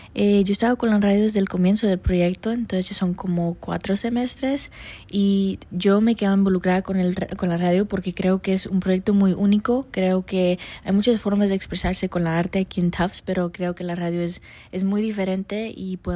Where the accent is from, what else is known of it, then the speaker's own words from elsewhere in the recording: Boston, Massachusetts, United States; born there; Y sí, nací aquí en Boston